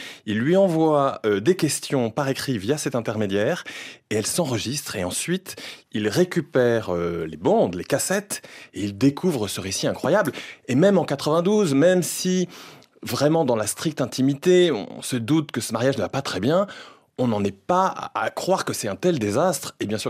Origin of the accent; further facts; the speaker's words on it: France; je reste malgré tout un citoyen français.